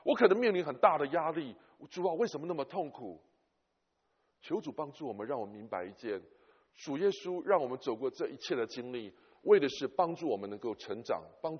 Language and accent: Chinese; China; 这个是我们中国人其实早就懂的